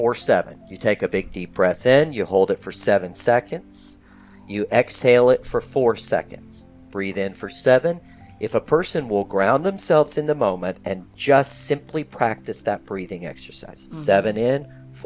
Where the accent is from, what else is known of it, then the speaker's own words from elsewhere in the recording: Oregon, United States; and I came from Oregon.